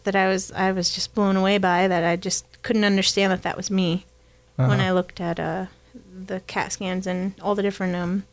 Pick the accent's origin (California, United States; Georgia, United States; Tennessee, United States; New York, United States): New York, United States; Well, I grew up in New York, but I grew up on an apple orchard.